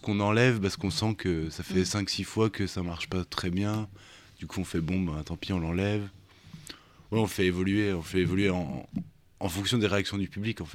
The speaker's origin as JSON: {"language": "French", "town": "Lyon", "region": "Auvergne-Rhône-Alpes", "country": "France", "said": "Moi, je venais de Lyon, enfin, je suis né à Lyon."}